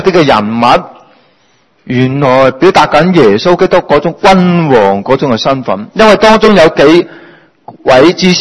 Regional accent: China; 或者我哋中国人叫族谱啊

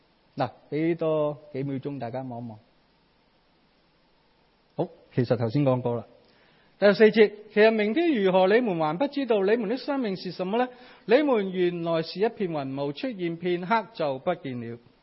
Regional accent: Hong Kong; 那么即是我想对于我们香港人而言呢，即是最熟悉的就是多伦多这块地方

